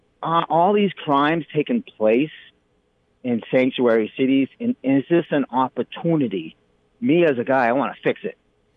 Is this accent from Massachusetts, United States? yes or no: yes; Marshfield, Massachusetts, United States; I'm from Boston, as you know. Not really the inner part of the city, but a place called the South Shore, which is south of Boston, where Pilgrims landed and all that stuff. A little town called Marshfield.